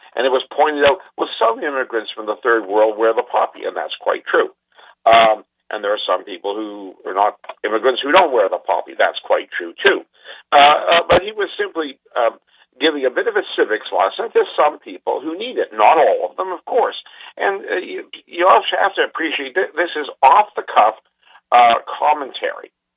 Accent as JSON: {"language": "English", "country": "Canada", "said": "But the most shameful thing in all of this, as a Canadian, is to see the way he was betrayed."}